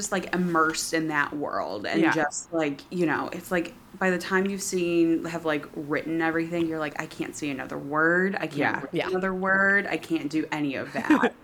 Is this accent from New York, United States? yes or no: no; Michigan, United States; because I'm originally from Michigan. So then, like, when I moved from Michigan to California, which I'm in now, I kind of just stopped reading.